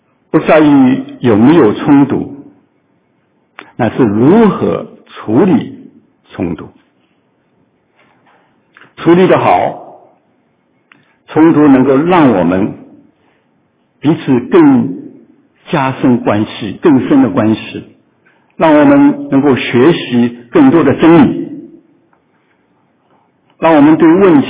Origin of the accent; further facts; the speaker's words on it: China; 而像我们中国人说，家丑不能外扬